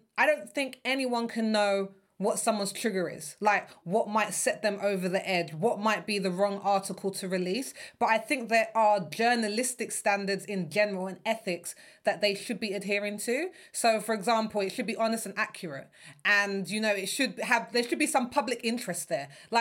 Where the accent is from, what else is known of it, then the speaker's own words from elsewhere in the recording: United Kingdom; Girl, I'm British.